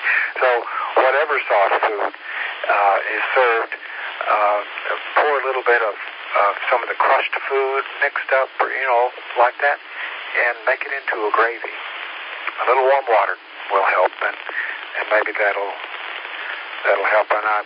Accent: Tennessee, United States; I grew up in the mountains, so of East Tennessee.

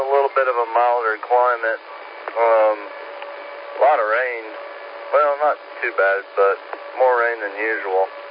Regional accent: Zirconia, North Carolina, United States; And that's kind of how I grew up in the Zirconia area.

